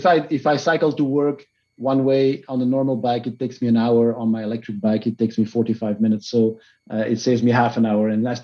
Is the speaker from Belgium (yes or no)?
yes; Brussels, Brussels-Capital Region, Belgium; I'm from Brussels. You know, in Brussels, they introduced this 30 kilometer per hour or 20 miles per hour speed limit 2 years ago or so.